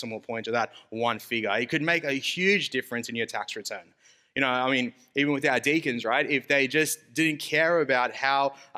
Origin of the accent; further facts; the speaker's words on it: South Africa; I'm from South Africa.